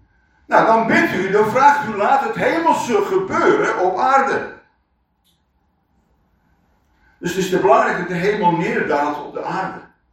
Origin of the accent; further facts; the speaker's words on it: Netherlands; wij zijn heel calvinistisch opgevoed in Nederland.